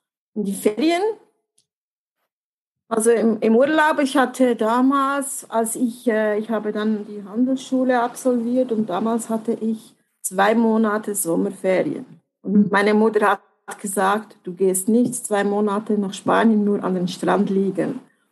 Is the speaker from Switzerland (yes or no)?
yes; Switzerland; hatten eine Wohnung in Spanien, in einem Dorf am Strand. Und ja, und als Schweizerin, es war schon nicht einfach, so als junge Schweizerin dort zu sein.